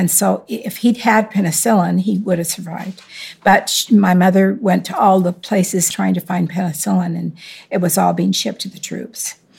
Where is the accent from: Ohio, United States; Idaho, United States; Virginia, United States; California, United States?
Idaho, United States; Idaho Falls; born there; I was born in Idaho Falls, Idaho, March 17th, 1939.